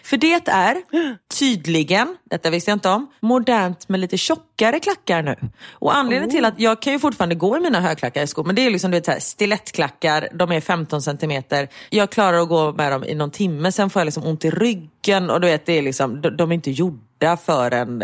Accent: Gothenburg, Västra Götaland County, Sweden; Både du och jag är ju göteborgare.

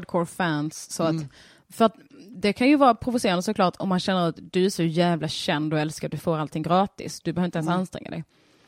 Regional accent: Skåne, Sweden; accent: Scanian; Mitt fullt rörliga, underbart rörliga ansikte. Och min sjungande skånska då

